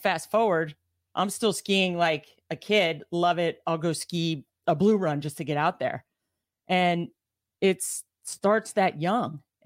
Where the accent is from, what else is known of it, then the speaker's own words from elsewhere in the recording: Montclair, New Jersey, United States; So when we grew up in Montclair and I have, you know, one of five kids, three brothers